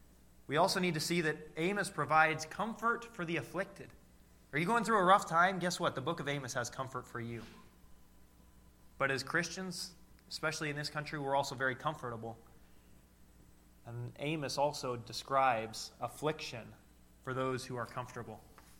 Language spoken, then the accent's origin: English; Midwest, United States; I'm from the Midwest, where you see a house every half mile